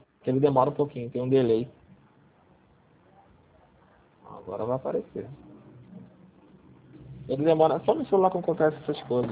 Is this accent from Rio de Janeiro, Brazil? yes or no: yes; Rio de Janeiro, Brazil; Sou. É 021